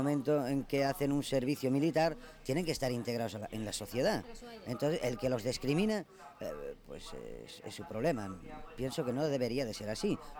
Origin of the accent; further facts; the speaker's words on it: Catalonia, Spain; born there; first language Catalan; Spanish is a second language; me considero gitano y catalán a la vez, porque soy gitano y porque he nacido en Cataluña, en mi casa hablamos catalán, cuando sueño lo hago en catalán y cuando pienso pues lo mismo.